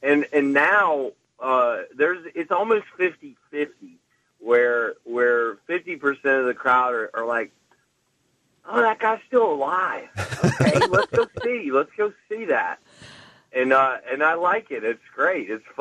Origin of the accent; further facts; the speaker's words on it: Greenville, South Carolina, United States; Right here in Greenville, right where I live.